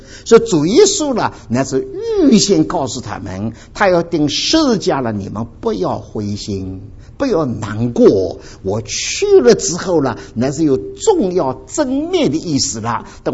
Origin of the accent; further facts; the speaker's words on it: Dinghai, Zhejiang, China; 小的时候住在定海哈，也是很那个乡间的一个城市，常常听见鸡叫的了。